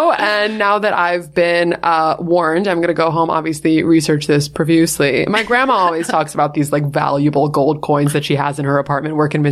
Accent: New York, United States; Nowhere. We're from New York.

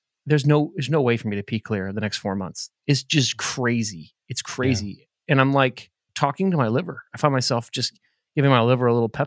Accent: Fishers, Indiana, United States; So the Fishers, my hometown, the town I live in, Fishers Health Department called me

